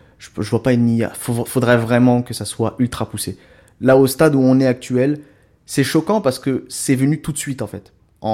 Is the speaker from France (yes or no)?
yes; Paris, Île-de-France, France; now in Dijon, France; mais moi je suis né à Paris. Donc je suis un vrai Parisien